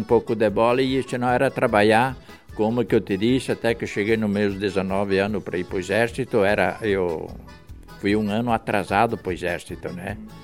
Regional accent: Aratiba, Rio Grande do Sul, Brazil; born there; Eu nasci no Rio Grande. Naquela época pertencia a Aratiba, hoje é ainda Aratiba, né? Da onde que eu nasci pertence a Aratiba.

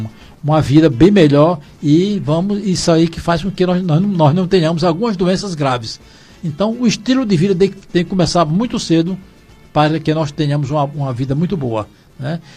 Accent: Ceará, Brazil; Olha, Dr. Pérez, eu estou atualmente na Avenida Leandro Bezerra. Local onde eu me criei ali perto, né? Perto da Praça do Socorro. Ali, quando criança, aquela rua chamava-se Rua do Salgadinho.

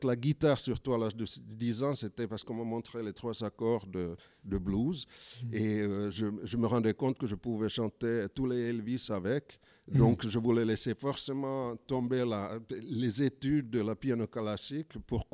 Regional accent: Paris, Île-de-France, France; père, il était ivoirien et ma mère était finlandaise. Et moi, personnellement, je suis de fabrication parisienne, on va dire.

